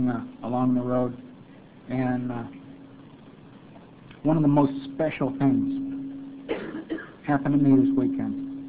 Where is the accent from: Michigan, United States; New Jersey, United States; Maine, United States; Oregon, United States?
Oregon, United States; Portland; also born or lived in Chicago, Illinois; I was born in Chicago, Illinois, and I moved pretty soon after I was born, I guess, to Portland, Oregon, and that's where I grew up.